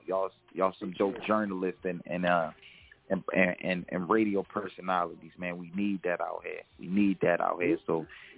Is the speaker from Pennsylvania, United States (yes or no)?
yes; Philadelphia, Pennsylvania, United States; You got to understand, as a kid growing up in Philly, these guys was my window to the world.